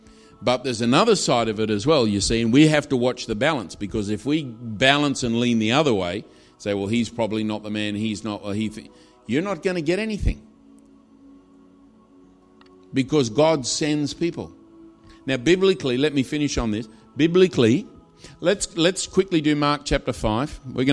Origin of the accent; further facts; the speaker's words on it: Australia; Because I grew up in Australia and we're exactly the same.